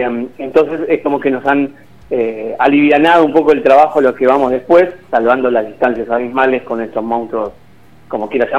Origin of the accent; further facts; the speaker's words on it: Argentina; Saben que somos argentinos, nos tratan de buena manera.